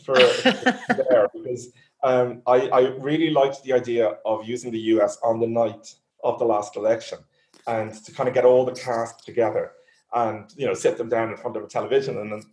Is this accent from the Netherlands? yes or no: no; Dublin, Leinster, Ireland; growing up in Dublin